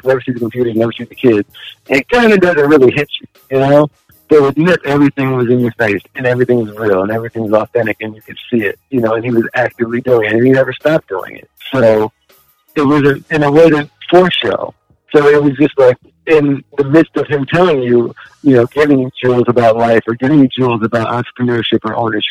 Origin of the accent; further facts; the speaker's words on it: California, United States; hey, we're Californian, this is a great place